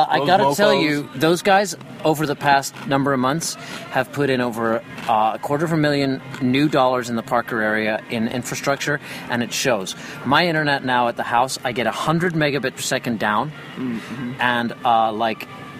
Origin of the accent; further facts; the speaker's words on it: Ireland; born there; moved away; I was born in Ireland. Every year you get like 100 inches of rain or something on your head